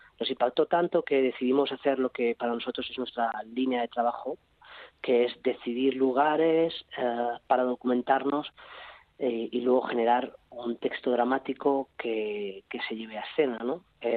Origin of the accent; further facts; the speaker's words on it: Barcelona, Catalonia, Spain; Paco y yo somos de Barcelona, somos una compañía radicada en Barcelona